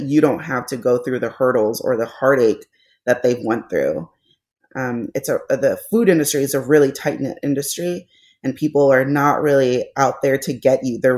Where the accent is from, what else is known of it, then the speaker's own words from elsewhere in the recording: Los Angeles, California, United States; now in St. Louis, United States; We're transplants to St. Louis. We're from Los Angeles.